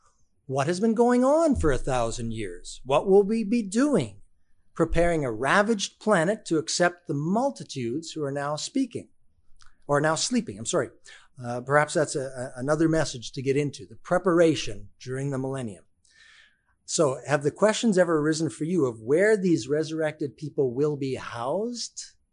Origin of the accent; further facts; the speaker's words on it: Canada; I'm Canadian, which means that as a Commonwealther, sometimes we have vocabulary that might be a little bit different.